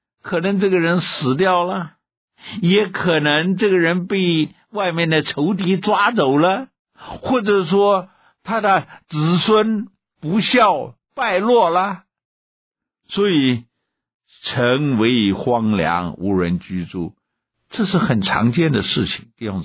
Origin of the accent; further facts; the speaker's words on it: China; 所以我们中国人的30亩是讲到5英亩的地方